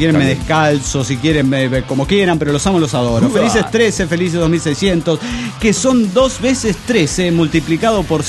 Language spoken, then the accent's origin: Spanish; León, Guanajuato, Mexico; de León, Guanajuato.